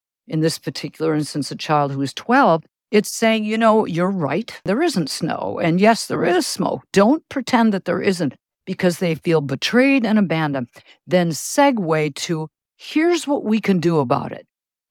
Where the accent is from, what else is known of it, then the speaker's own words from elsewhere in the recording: Wisconsin, United States; For me, I'm from Wisconsin.